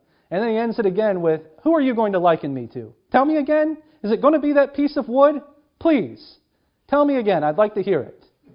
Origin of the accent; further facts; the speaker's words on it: Kentucky, United States; I'm from Kentucky. I know what it's like for the old timers to sit on their porch with a piece of wood and sit there and whittle.